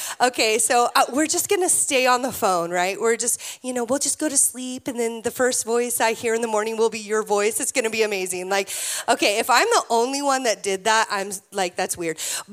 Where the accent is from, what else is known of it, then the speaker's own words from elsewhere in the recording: California, United States; So we are from California. Please do not boo me off the stage. We came here and we left our youth group there.